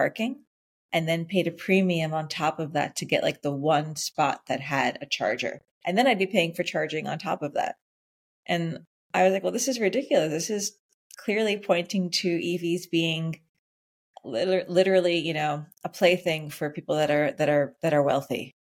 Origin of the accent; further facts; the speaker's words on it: New York City, New York, United States; I'm a New Yorker. I've lived here my whole life. And like most New Yorkers, I rely on public transportation to go everywhere I need to go.